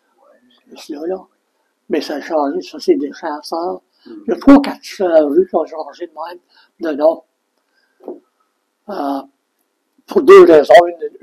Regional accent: Vanier, Ontario, Canada; Puis j'ai été élevé à Vanier. J'ai été école à Vanier.

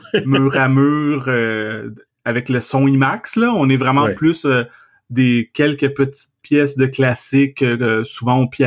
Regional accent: Trois-Rivières, Quebec, Canada; moi, j'ai grandi à Trois-Rivières, puis je suis même retourné y vivre en 2009, puis j'ai de la famille là-bas, fait que je suis quand même retourné souvent.

